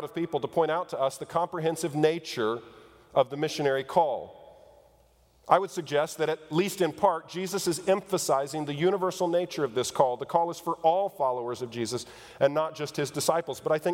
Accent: Missouri, United States; and maybe I'm just slow, and it could be, I'm from Missouri

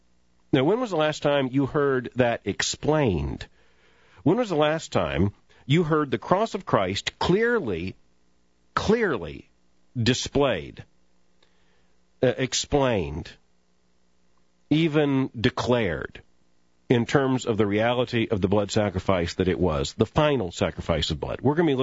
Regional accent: Florida, United States; It's great to be here in the Sunshine State, my home state. Great to be here in Central Florida.

